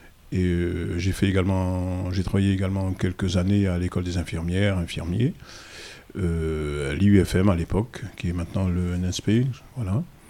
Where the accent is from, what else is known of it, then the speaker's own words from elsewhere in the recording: Occitanie, France; puisqu'il faut savoir que j'ai passé mon enfance dans le Gers.